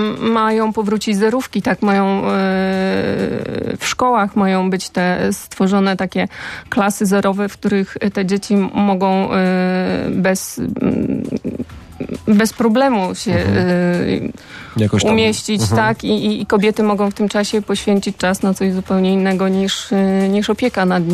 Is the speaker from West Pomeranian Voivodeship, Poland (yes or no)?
yes; Szczecin, West Pomeranian Voivodeship, Poland; Znaczy jestem ze Szczecina